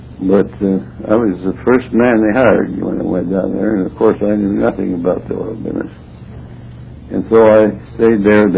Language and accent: English; Cedar Rapids, Iowa, United States; born there; I was born in Cedar Rapids, Iowa. I was born on the Palisades of the Cedar River.